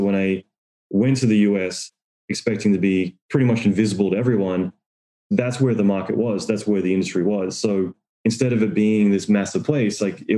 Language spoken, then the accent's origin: English; Australia; moved away as an adult; now in United States; I'm originally from Australia, but moving to the US